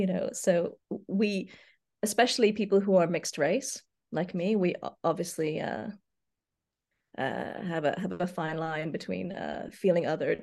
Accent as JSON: {"language": "English", "country": "Hong Kong", "tie": "born or raised there", "moved": "as an adult", "said": "I'm from Hong Kong. I grew up there and obviously only left when I went to, university and work and et cetera as an adult. So Hong Kong is home."}